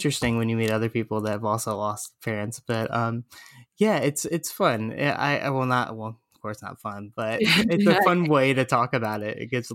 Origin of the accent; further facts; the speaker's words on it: Florida, United States; I grew up in Florida, so like you get this like whole tourist fun atmosphere